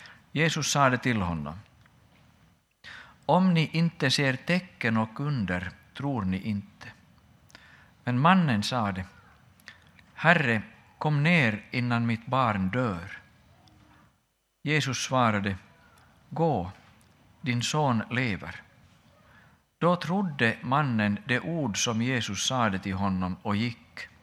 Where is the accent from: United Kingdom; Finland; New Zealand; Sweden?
Finland; Mina tankar går inför den här texten också till mitt hemland i Finland